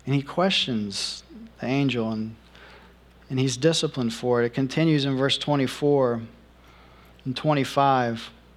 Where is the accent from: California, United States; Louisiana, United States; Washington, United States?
Louisiana, United States; I grew up on the Bayou Tesh. I thought that was a cool name.